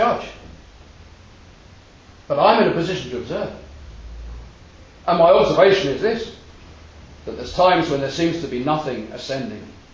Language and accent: English; London, United Kingdom; In the assembly in which I was brought up in South London